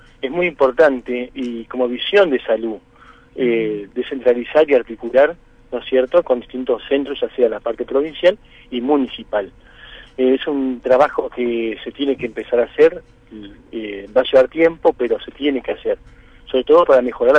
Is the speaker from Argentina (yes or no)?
yes; Concepción del Uruguay, Entre Ríos, Argentina; also born or lived in La Plata; soy nacido acá en Concepción del Uruguay, nací en el barrio de la Concepción, luego después viví en el barrio Sarmiento, estudié en la Universidad de La Plata y bueno, ya hace 10 años que estoy viviendo acá en Concepción.